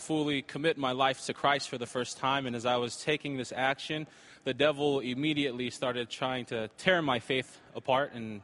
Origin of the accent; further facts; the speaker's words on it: Salt Lake City, Utah, United States; Salt Lake City, Utah.